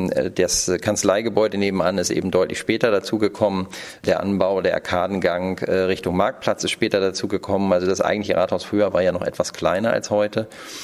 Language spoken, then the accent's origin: German; Schleswig-Holstein, Germany; born there; Ich bin nun auch mitten auf der Altstadtinsel geboren worden.